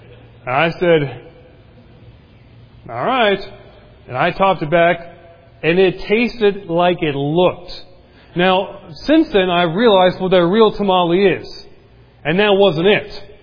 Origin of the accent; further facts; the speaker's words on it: British Columbia, Canada; also born or lived in Nova Scotia; Now, I am from Canada, but I'm from the other side of Canada. If you know where Spokane, Washington is, I grew up 3 hours north of Spokane. Dad was a cowboy. I'm a good old country boy myself.